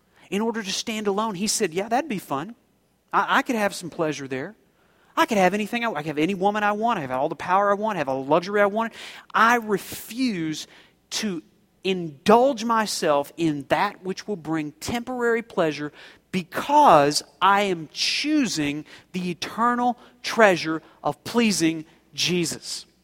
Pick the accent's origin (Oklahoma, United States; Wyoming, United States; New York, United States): Oklahoma, United States; Now, I grew up in Oklahoma, so the big thing in Oklahoma was country and western music.